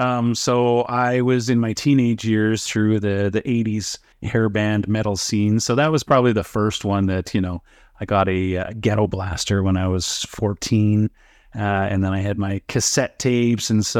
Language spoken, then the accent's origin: English; Calgary, Alberta, Canada; Oh, I was raised in Calgary for my whole life.